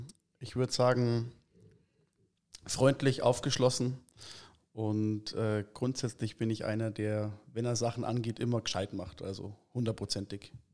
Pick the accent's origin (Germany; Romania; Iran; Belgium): Germany; Germering, Bavaria; also born or lived in Munich; Ich bin in München geboren, bin zwar Germering-Puchheim dann aufgewachsen, aber jetzt wohne ich in München.